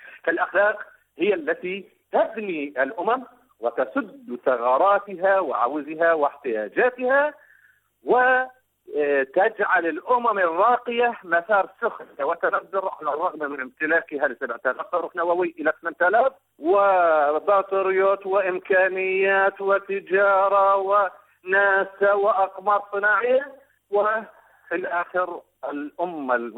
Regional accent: Iraq; انا كرجل عراقي

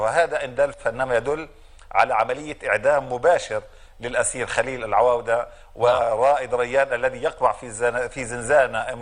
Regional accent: Palestine

